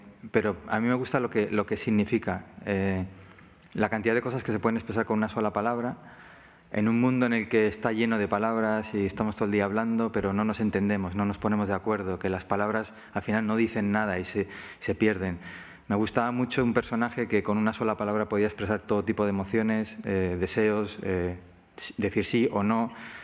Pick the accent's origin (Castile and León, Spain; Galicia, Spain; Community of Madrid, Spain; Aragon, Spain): Community of Madrid, Spain; Madrid; born there; yo llevo Cantabria en la sangre. Yo nací en Madrid por accidente porque me considero cántabro. Mi familia, mi padre es cántabro, toda la familia de mi padre es cántabra